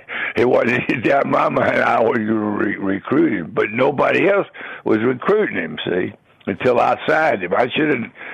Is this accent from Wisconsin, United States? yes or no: no; Norfolk, Virginia, United States; So for me, growing up in Norfolk, which is sort of in the South